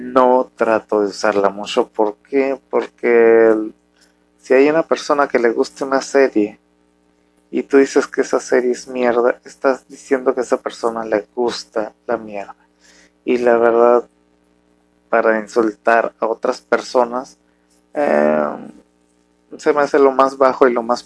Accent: Mexico; Es una faceta que yo como persona, un mexicano, con familia muy tradicional

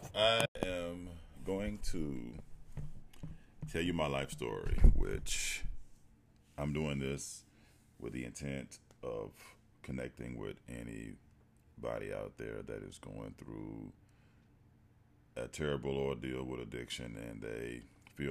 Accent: Mississippi, United States; born there; So anyway, I was born in Mississippi 49 years ago.

